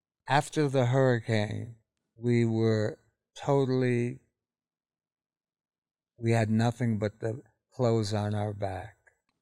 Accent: Montreal, Quebec, Canada; born there; I was born in Montreal.

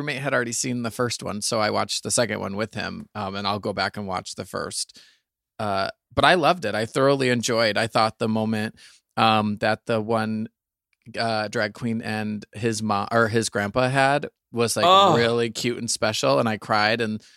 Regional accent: Michigan, United States; Well, I'm from Michigan. All of our Christmas events are tailgate themed.

